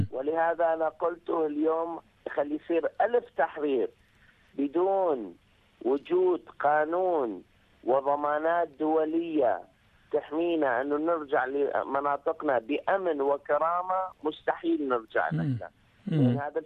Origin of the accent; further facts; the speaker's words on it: Mosul, Nineveh, Iraq; moved away; من 2003 إلى 2014 داعش كانت آخر تهجير بالنسبة للموصل، لو كانت أربع تهجيرات إحنا طلعنا من الموصل